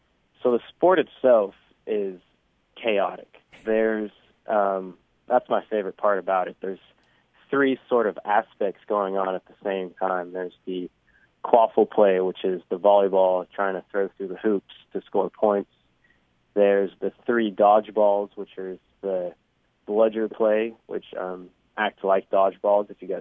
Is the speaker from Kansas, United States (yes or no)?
no; San Diego, California, United States; I'm from San Diego, so I had actually none.